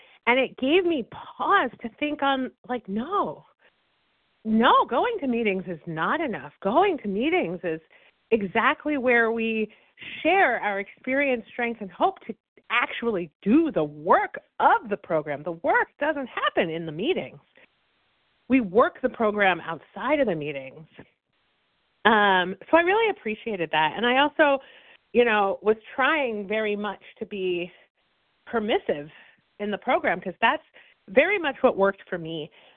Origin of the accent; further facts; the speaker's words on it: Massachusetts, United States; I'm from Massachusetts.